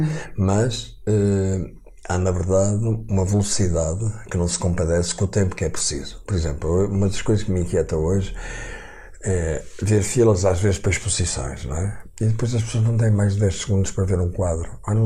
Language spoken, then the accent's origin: Portuguese; Lamego, Viseu, Portugal; accent: Trás-os-Montes e Alto Douro; also born or lived in Vila Real; eu tenho um sotaque de Trás-os-Montes, de Alto Douro, se quiser, porque sou de Lamego e depois fui para Vila Real e, portanto, não tenho um bom sotaque.